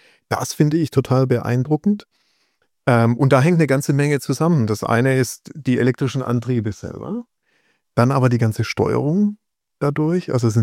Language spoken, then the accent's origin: German; Heilbronn, Baden-Württemberg, Germany; weil ich da aufgewachsen bin in der Gegend